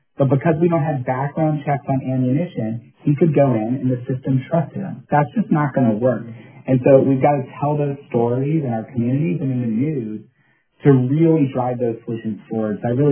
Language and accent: English; Philadelphia, Pennsylvania, United States; tell them why, as a Philadelphian, you want action on gun violence